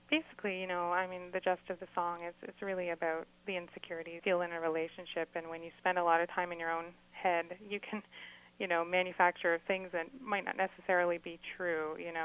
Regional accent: Toronto, Ontario, Canada; growing up in Scarborough, which is, you know, a hop, skip, and a jump to downtown Toronto

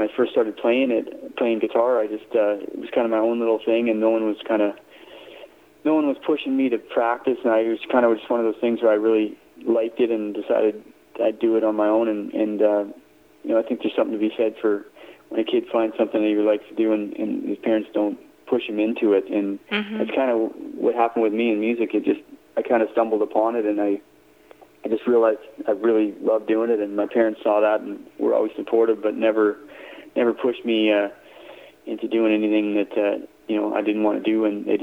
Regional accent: Fort McMurray, Alberta, Canada; now in Calgary, Canada; I was born and raised in Alberta.

